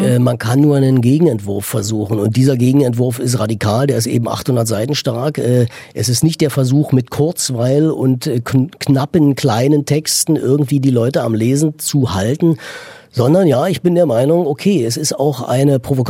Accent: Berlin, Germany; born there; Es ist ja immerhin meine Geburtsstadt.

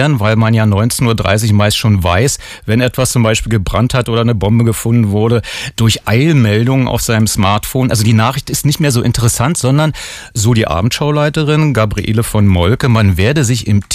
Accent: East Germany, Germany; obwohl ich als Ossi-Kind die Westberliner Anspielung auf die großpolitische Lage nicht verstand

